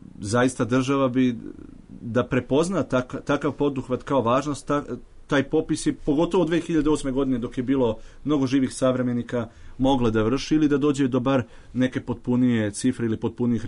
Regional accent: Smederevska Palanka, Šumadija and Western Serbia, Serbia; na tom području, odakle sam ja poreklom, u Smederevskoj Palanci i okolini.

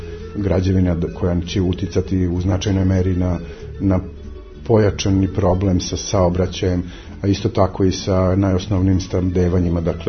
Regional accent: Loznica, Šumadija and Western Serbia, Serbia; born there; also born or lived in Belgrade; now in Novi Sad, Serbia; Ja sam rođen u Loznici, živeo sam u Beogradu, tamo sam studirao istoriju umetnosti, a tu sam došao oko 90. godine.

